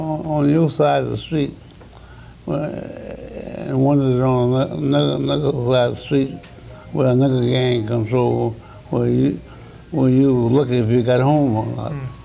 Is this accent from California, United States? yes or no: no; Chicago, Illinois, United States; I was raised up in Chicago, and the schooling system was there. It was kind of rough.